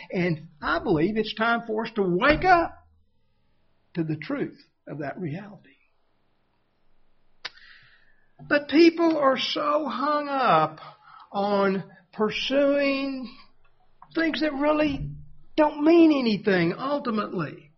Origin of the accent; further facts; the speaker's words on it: Texas, United States; where I grew up in Texas, there are only two kinds of history that we were required to study was Texas history and American history.